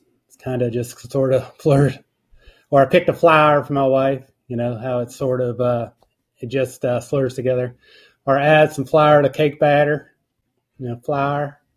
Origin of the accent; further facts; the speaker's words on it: the South, United States; Even though I was raised in the South, I don't really have a Southern accent